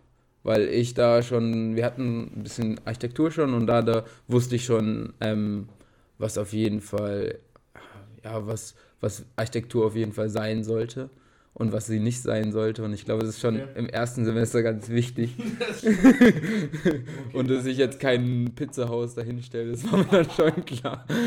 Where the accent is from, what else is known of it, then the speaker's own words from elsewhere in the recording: Baden-Württemberg, Germany; Ich komme eigentlich geografisch erstmal aus dem Dreiländereck, was eigentlich auch ganz schön ist, weil man kann immer in die Schweiz nach Basel oder nach Frankreich und dadurch ja, habe ich irgendwie schon Verbundenheit zu Süddeutschland